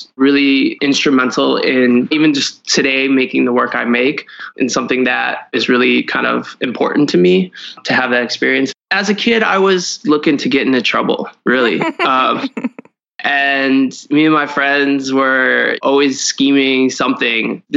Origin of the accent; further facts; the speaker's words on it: Cleveland, Ohio, United States; I grew up in Cleveland, Ohio. I grew up in an all black neighborhood until I was about 12 or 13.